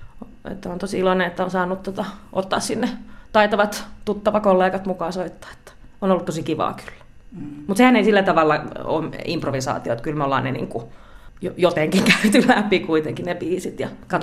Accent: Espoo, Uusimaa, Finland; now in Riihimäki, Finland; että mä oon itse Espoosta, pakko se on nyt myöntää, että kai sitä riihimäkeläisiä nykyään ollaan.

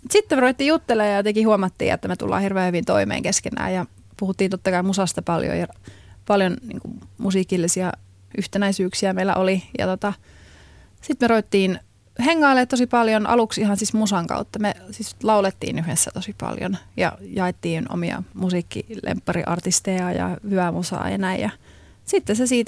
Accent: Jyväskylä, Central Finland, Finland; mä oon Jyväskylästä ja en puhu ranskaa yhtään

